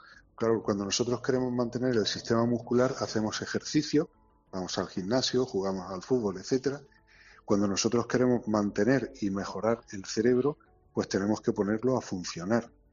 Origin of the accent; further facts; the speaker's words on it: Andalusia, Spain; now in Málaga, Spain; porque yo soy almeriense, aunque malagueño de adopción.